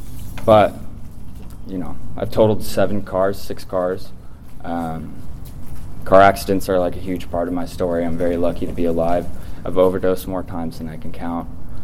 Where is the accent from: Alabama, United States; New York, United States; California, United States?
California, United States; Simi Valley; And I grew up in Simi with him and my mom in Agora. And so I'd always grew up in this house in Simi